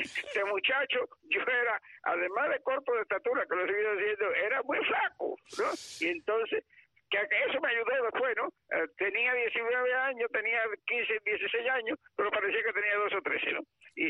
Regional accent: Unión de Reyes, Matanzas, Cuba; que íbamos cogiendo rumbo hacia la ciudad de Matanzas, que distaba 31 kilómetros de Unión de Reyes, mi pueblo

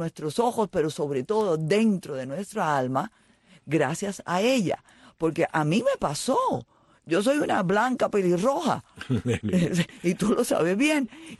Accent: Cuba; nosotros somos el pueblo de Cuba

